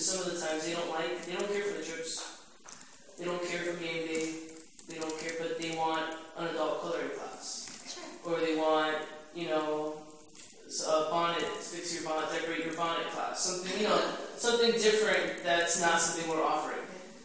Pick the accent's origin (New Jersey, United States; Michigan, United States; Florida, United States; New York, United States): Florida, United States; Miami; and I'm from Miami, Florida.